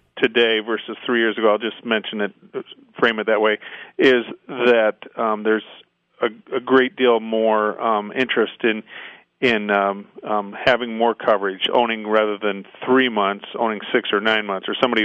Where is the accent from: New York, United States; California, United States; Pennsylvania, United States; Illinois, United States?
Illinois, United States; Freeport; actually I was originally from Freeport, Illinois, so I have some connection there with your listeners at some degree.